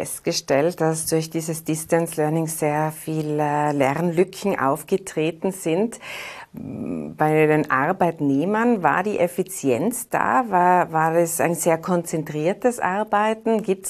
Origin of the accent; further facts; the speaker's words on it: Tyrol, Austria; Jetzt sind wir Tiroler